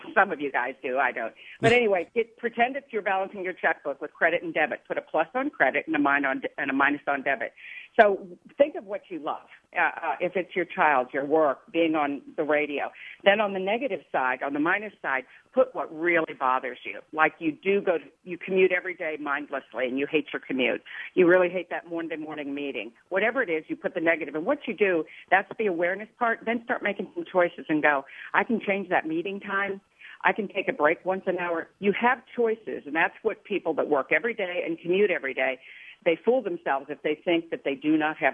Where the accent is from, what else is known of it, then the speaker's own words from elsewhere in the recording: Southern United States, United States; And believe me, I'm from the South, so I know about this. When I published my first book, my agent was afraid that being from the South would be detrimental, believe it or not.